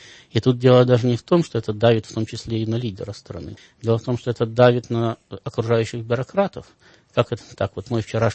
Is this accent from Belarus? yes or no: yes; Belarus; Ну, это мы не белорусы, да, мы литвины. То есть мы там не один народ